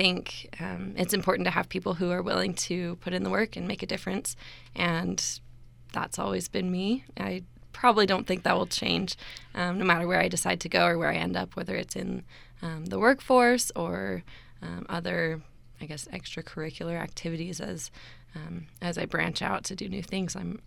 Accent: Utah, United States; also born or lived in North Carolina; so I was raised in Utah and North Carolina, and before I came to school at ISU in Pocatello, I was actually over in Emmett, which is kind of by Boise.

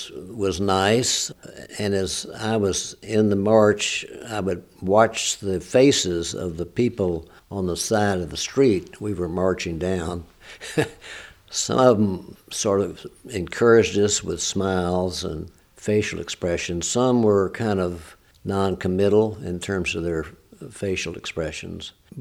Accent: Lexington, United States; Well, as I grew up in Lexington, I knew many black people.

